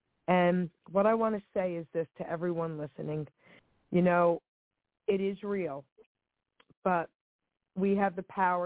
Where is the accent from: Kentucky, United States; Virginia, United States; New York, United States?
New York, United States; Long Island City; So I grew up in Long Island City with both families, with my surroundings.